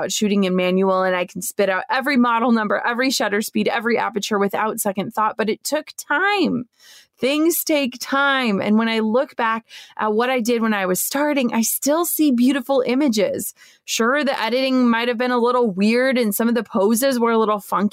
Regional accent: Minnesota, United States; I was over 6 hours away from my hometown in Minnesota.

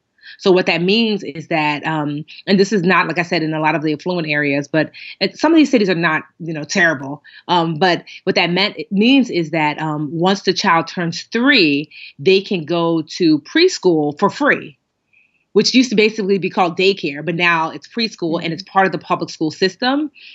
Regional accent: Westfield, New Jersey, United States; growing up in Westfield with an excellent education

